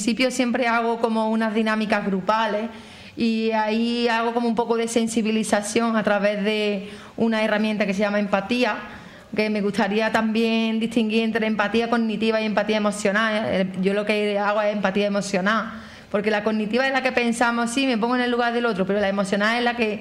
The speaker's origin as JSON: {"language": "Spanish", "town": "Pedrera", "region": "Andalusia", "country": "Spain", "said": "tengo el privilegio de que soy de aquí, de Pedrera"}